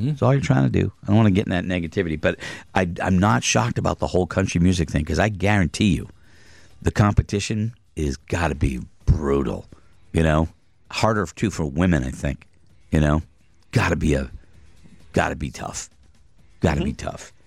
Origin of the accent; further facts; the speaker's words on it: Somersworth, New Hampshire, United States; I'm from Somersworth, New Hampshire.